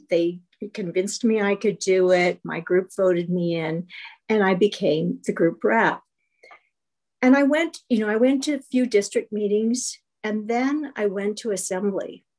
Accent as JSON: {"language": "English", "town": "Sedona", "region": "Arizona", "country": "United States", "said": "from Sedona. Glad to be here tonight."}